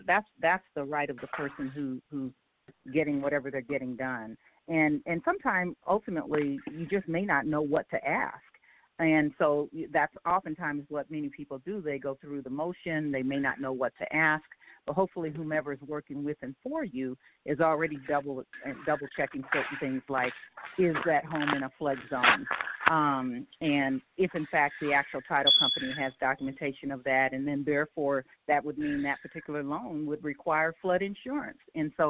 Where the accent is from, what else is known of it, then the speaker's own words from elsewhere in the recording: Longview, Texas, United States; now in Denver, United States; I'm originally from Longview, Texas, East Texas.